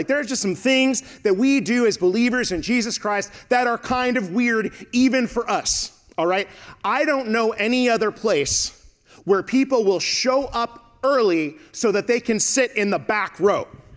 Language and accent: English; California, United States; See, I grew up in Southern California, and I did not grow up Southern Baptist, okay?